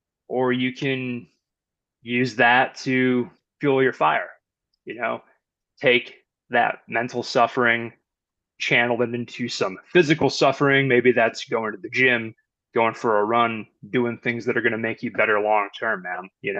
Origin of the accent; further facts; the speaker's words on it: Pennsylvania, United States; You know, what if I got in shape when I was still in high school? And, you know, I grew up in Pennsylvania.